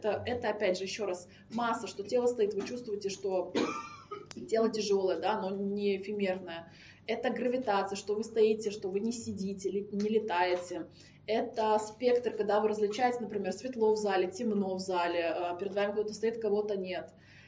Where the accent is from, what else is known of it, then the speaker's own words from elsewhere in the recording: Russia; Да я согласна, я же сама из России, я только за, что это так.